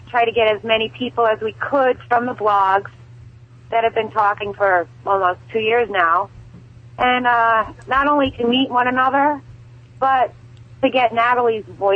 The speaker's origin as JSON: {"language": "English", "region": "Connecticut", "country": "United States", "said": "I'm from Connecticut, so it's an hour and a half for me."}